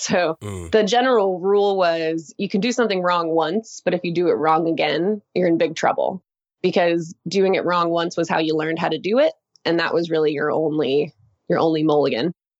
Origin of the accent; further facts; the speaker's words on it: Texas, United States; I born and raised in Texas. Grew up, and I'm very sort of open about this, just grew up very much an achiever kid, like a performer.